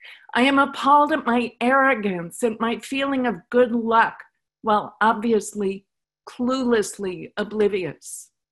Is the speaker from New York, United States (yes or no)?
yes; Jericho, New York, United States; I grew up in Jericho, Long Island, New York